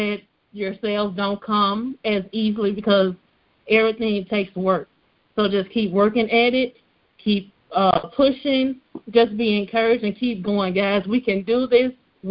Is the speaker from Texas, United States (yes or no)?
no; Shreveport, Louisiana, United States; I am from Shreveport, Louisiana.